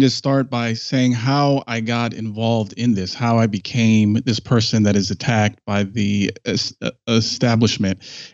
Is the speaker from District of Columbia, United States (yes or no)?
yes; Washington, District of Columbia, United States; born there; a man who is raised in 21st century post-sexual revolution USA, I was born in Washington, D.C.